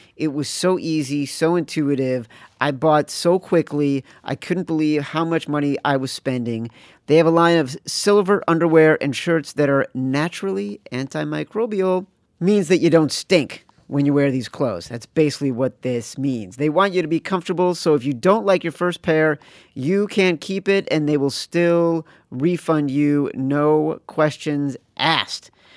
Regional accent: Chicago, Illinois, United States; when I was growing up in Chicago in the 80s was like the transcendent basketball program that I lived for

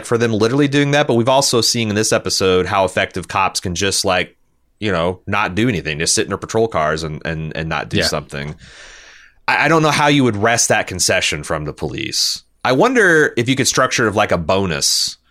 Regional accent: New York City, New York, United States; I'm from New York City, which goes without saying is a horribly policed city

